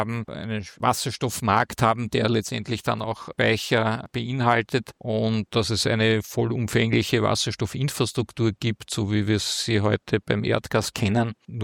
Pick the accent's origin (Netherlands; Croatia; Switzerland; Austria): Austria; Also das ist gerade eine Diskussion bei uns in Österreich